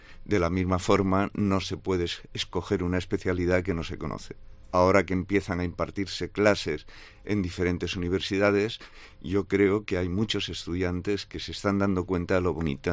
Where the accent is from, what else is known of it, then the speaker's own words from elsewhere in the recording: Mahón, Balearic Islands, Spain; Yo soy concretamente de Menorca, de Mahón, y entonces al ser más un pueblecito, veías muy cercano lo que era el médico